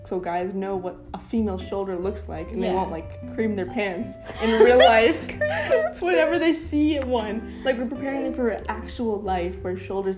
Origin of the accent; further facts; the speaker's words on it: England, United Kingdom; But I'm English.